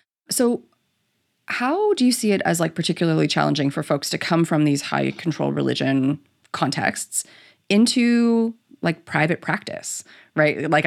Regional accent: Canada; I'm Canadian

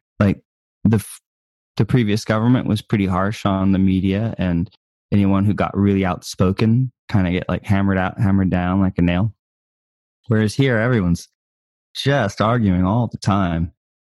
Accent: United States; I'm very consciously aware of that I'm from America

